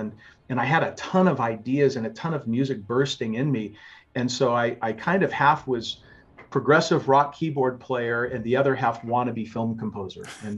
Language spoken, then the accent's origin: English; United States; I was, being an American, we had Star Trek and the Brits had Doctor Who.